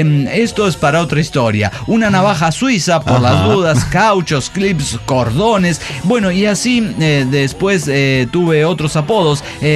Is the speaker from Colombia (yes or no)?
yes; Colombia; en mi país, Colombia